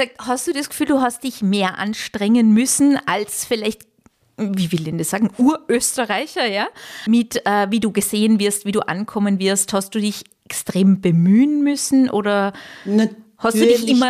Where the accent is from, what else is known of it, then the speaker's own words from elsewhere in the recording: Carinthia, Austria; bei uns in Kärnten. Bei uns ist es so.